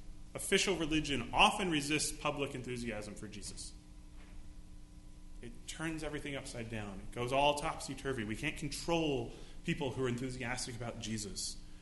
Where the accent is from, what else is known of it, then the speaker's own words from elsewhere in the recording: United States; My family's in the States. You know, we're American.